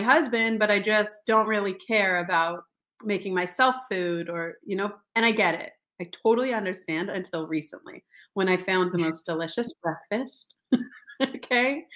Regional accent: Denver, Colorado, United States; I'm originally from Denver, Colorado.

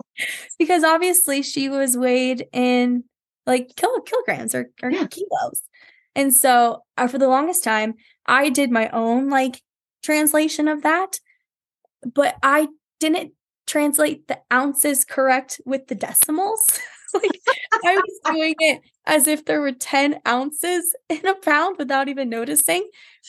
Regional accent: South Dakota, United States; that's when I moved back to my hometown here in South Dakota

